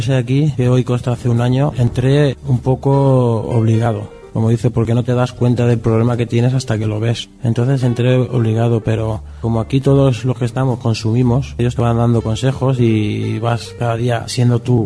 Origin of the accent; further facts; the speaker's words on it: Spain; Somos todos españoles de diferentes sitios de España.